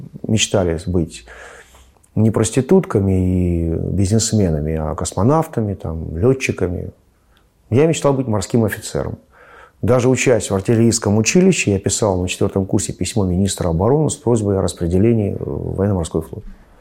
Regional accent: Moscow, Russia; Родился в Москве 22 мая 1963 года. Закончил в Москве школу.

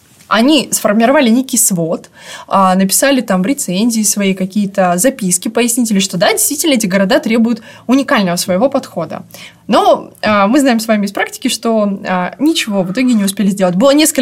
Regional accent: Komi Republic, Russia; я сама родом из Коми

